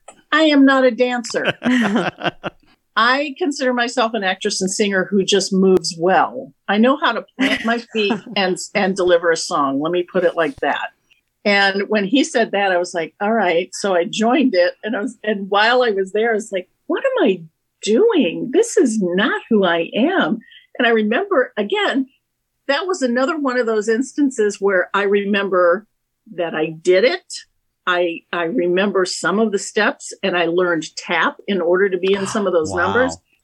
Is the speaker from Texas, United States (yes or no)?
no; Hammond, Indiana, United States; I grew up in Hammond, Indiana, attended Ala Harding Elementary, and graduated from Hammond Morton High School